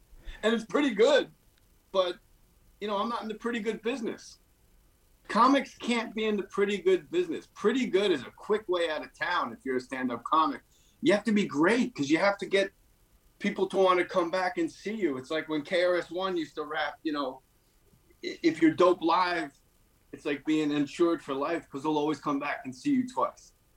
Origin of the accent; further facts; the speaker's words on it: East Coast, United States; Yeah. I mean, East Coast. I'm glad I grew up on the East Coast. You know, I'm out here in California where people stab you in the back.